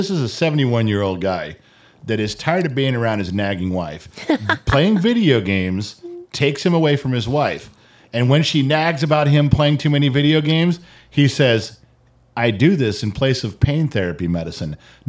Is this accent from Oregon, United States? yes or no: no; California, United States; We had no idea growing up just outside of L.A., in the suburbs of L.A. in the 70s and 80s was so